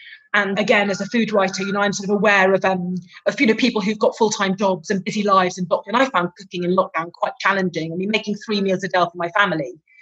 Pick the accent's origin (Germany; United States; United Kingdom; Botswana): United Kingdom; England; Well, I'm English